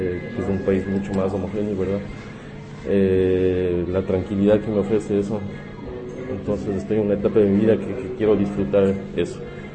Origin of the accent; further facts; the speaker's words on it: Ecuador; Lo que en cambio en mi país, Ecuador, y en la mayoría de países latinoamericanos resulta complicado para la mayoría de gente